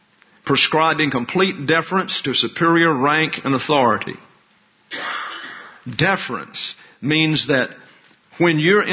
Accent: the South, United States; I know this to be true because I'm from the South, where everyone goes to church.

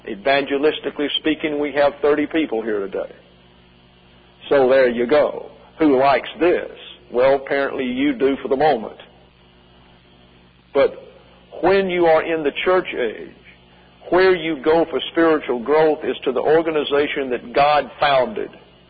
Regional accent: the South, United States; born there; I was born in the South. The ladies are respected in the South. I've noticed that's not necessarily true up here.

